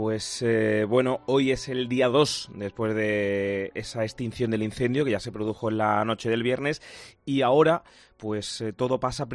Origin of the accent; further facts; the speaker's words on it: Córdoba, Andalusia, Spain; me quito un poco el papel de periodista, de hablo como cordobés y sinceramente te digo que es sobrecogedor.